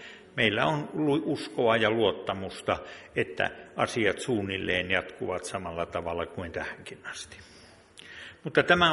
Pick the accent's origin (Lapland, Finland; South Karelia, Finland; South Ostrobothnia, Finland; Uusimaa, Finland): South Ostrobothnia, Finland; Alajärvi; also born or lived in Kuusamo; now in Kaavi, Finland; Itse olen tuolta Alajärveltä. Olen ollut tuolla Kaavilla nyt 3,5 vuotta. Ja sitä tulin sinne Kuusamosta, jossa olin 5 vuotta seurakunnan paimenena.